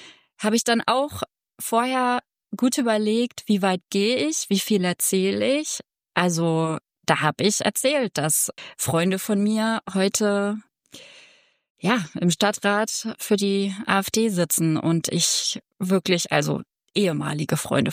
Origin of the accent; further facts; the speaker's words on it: Parchim, Mecklenburg-Vorpommern, Germany; über meine Heimat zu sprechen, die Mecklenburg-Vorpommern und Parchim ist, und davon zu reden, was das für mich bedeutet.